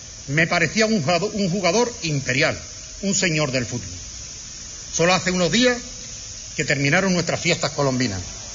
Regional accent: Huelva, Andalusia, Spain; soy, como muchos onubenses de mi generación, del Athletic de Bilbao

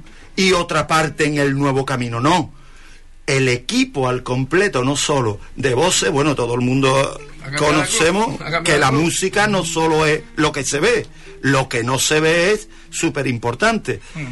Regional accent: Andalusia, Spain; Acaparamos más, somos del sur de España.

